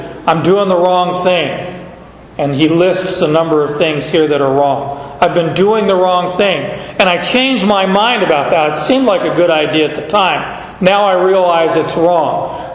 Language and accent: English; Phoenix, Arizona, United States; I grew up in Phoenix. I never saw snow.